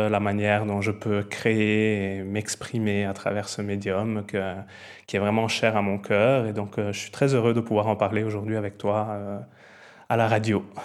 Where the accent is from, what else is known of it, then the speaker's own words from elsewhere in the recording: Italy; French is a second language; Je suis italien à la base, donc c'est un grand mélange d'accents dans ma langue, comme vous pouvez l'entendre, entre l'italien, le français, l'anglais. J'ai vécu dans plusieurs pays au fur et à mesure de mon voyage.